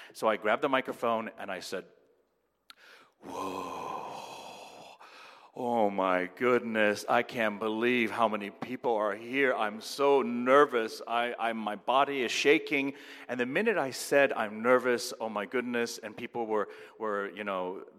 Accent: United States; this is important for me because growing up in America, you don't see a lot of faces, at least I did not see a lot of faces that were Asian.

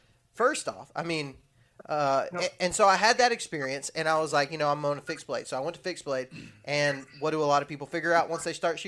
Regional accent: Texas, United States; I'm originally from Texas.

